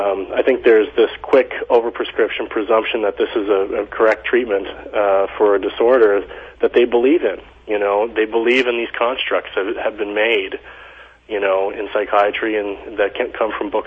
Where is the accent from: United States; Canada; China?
Canada; It comes with being a Canadian and paying tax in a certain province, right?